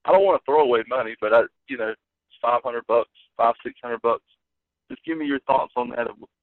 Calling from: Biloxi, Mississippi, United States; I'm calling from Biloxi, Mississippi.

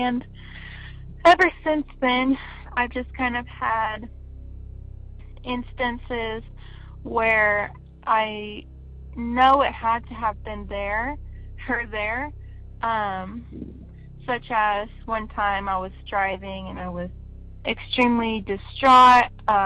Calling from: Texas, United States; I'm calling from Texas.

